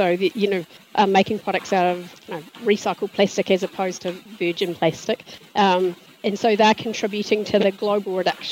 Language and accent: English; Whangarei, Northland, New Zealand; also born or lived in Waikato; now in Auckland, New Zealand; I grew up in Whangarei, university in the Waikato, and basically after a stint overseas, I've been stuck in Auckland for the last 20 years. I'm raising my family here and working here. I consider myself from the north